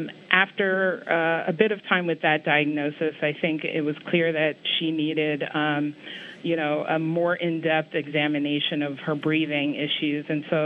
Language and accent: English; Baltimore, Maryland, United States; We grew up in Baltimore, Maryland. My parents are from Ghana.